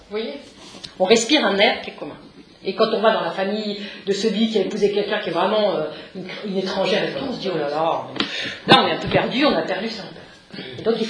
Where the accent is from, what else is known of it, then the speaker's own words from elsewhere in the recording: France; chez nous en France